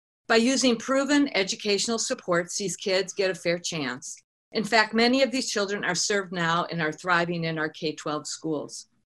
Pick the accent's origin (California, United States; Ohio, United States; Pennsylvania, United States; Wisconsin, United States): Wisconsin, United States; I grew up in Wisconsin, and I was a young adult in a racially segregated city during the civil rights movement.